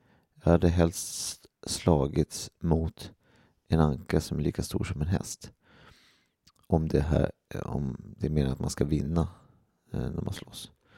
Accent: Gimo, Uppsala County, Sweden; De har fått en ny pizzameny på pizzerian i Gimo där jag kommer ifrån.

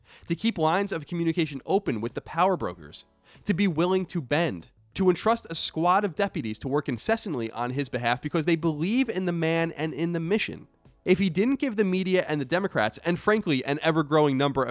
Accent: United States; I'm an American, so I hope I'm wrong because I want great things for our country

